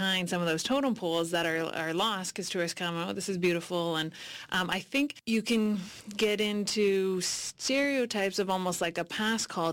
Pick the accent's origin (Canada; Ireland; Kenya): Canada; North Vancouver, British Columbia; now in Vancouver, Canada; My background's French and English, and I grew up in North Van my whole life, and I'm currently living in Vancouver.